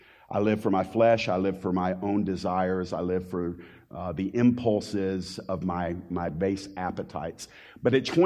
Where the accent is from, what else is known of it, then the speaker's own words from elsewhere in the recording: Atlanta, Georgia, United States; also born or lived in Miami; I was born in Miami in 1970. I've been raised in Metro Atlanta ever since I was 6 months old. So Floridian by birth, but really Georgia, just raised here in the Metro Atlanta area.